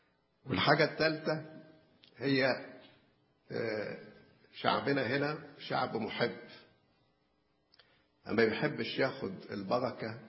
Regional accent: Egypt; بلادنا مصر

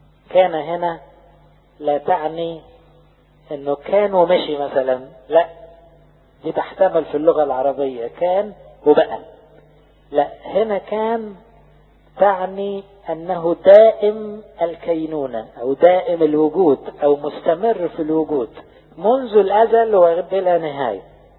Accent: Egypt

